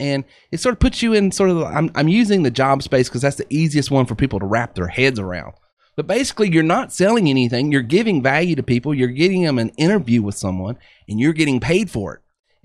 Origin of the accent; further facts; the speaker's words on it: North Carolina, United States; Growing up in Western North Carolina, my mother worked in the court system.